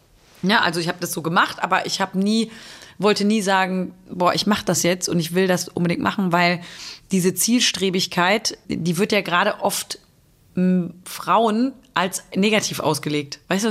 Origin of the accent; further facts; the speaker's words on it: Cologne, North Rhine-Westphalia, Germany; Naja, als Kölnerin möchte man gerne, dass Köln als Geburtsort auch im Pass steht.